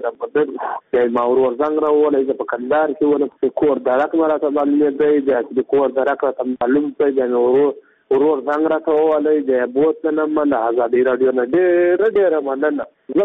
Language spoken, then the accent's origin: Pashto; Zabul, Afghanistan; زه میری د زابل ولایت شنو یم.